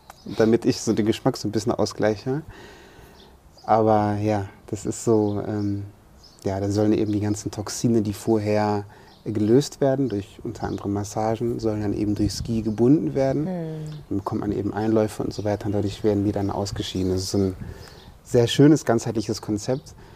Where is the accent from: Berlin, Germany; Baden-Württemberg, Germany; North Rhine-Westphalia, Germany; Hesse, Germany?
North Rhine-Westphalia, Germany; Ich komme aus dem Ruhrgebiet, da gibt es nicht so fancy Sachen.